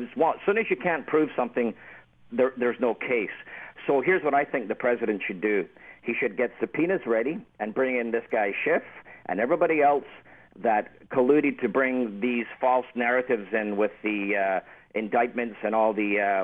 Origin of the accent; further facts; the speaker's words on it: Canada; as a Canadian and as a Scottish Canadian